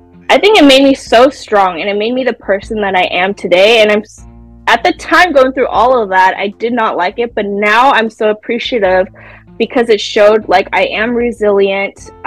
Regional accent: San Jose, California, United States; I'm from San Jose, California, from the Bay Area.

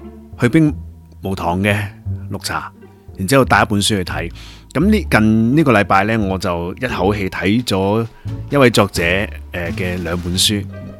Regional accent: Hong Kong; 咁我自己作为一个香港人睇起嚟

